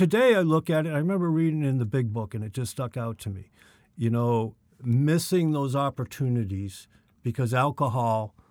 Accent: Massachusetts, United States; I grew up near Boston, and Auburn was there.

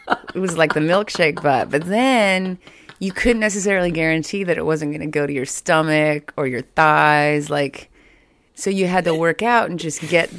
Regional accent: San Jose, California, United States; I'm from San Jose.

